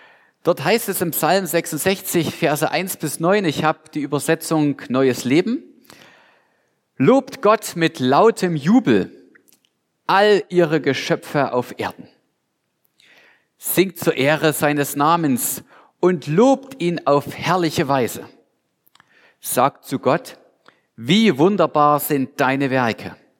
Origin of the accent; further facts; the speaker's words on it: Rodewisch, Saxony, Germany; weil Familie Galle ist, ja, vor ein paar Monaten nach Rodewisch gezogen, wo ich herkomme.